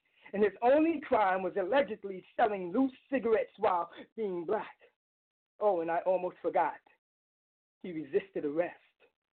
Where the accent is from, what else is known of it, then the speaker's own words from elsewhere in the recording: Brooklyn, New York, United States; this is a show that's, you know, happening in my hometown, and I haven't been here, so I'm like, hey, I gotta represent, you know.